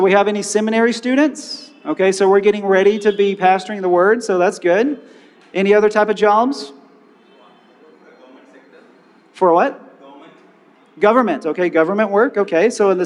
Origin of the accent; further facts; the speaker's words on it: Houston, Texas, United States; In my hometown of Houston, Texas, I manage the regional AFIS database